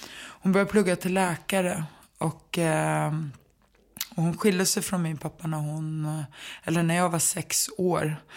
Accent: Stockholm, Stockholm County, Sweden; Jag är uppvuxen i liksom Enskededalen som är som... det är ju lägenheter som uppbyggda som små gårdar.

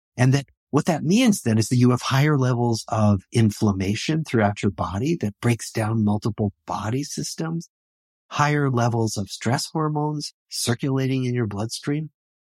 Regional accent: Des Moines, Iowa, United States; born or raised there

